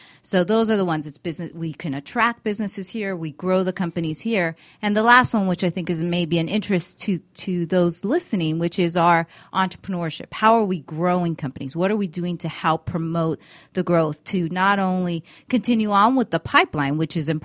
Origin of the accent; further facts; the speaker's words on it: California, United States; Was born and raised in California, did my undergraduate degree also in California at the Claremont Colleges